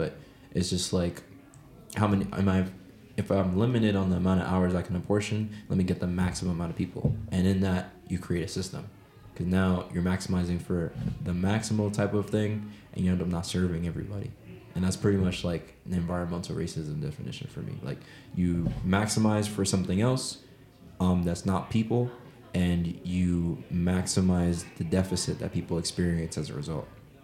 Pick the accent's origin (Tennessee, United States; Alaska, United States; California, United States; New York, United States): New York, United States; Bronx; And then I grew up in the Bronx. And when you go to the Bronx, a lot of it, when you grow up, you're just like, oh yeah, going to the city was lik